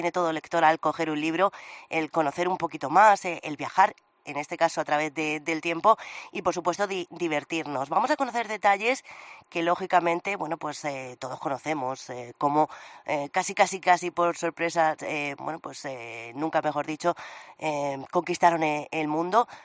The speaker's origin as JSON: {"language": "Spanish", "town": "Cartagena", "region": "Region of Murcia", "country": "Spain", "said": "En mi tierra, en Cartagena, tenemos un montón de actividades que nos recuerdan continuamente nuestro pasado romano"}